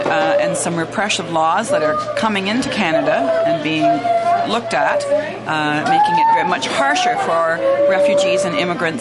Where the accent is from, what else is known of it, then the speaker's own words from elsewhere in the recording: Burlington, United States; from Burlington and from this church.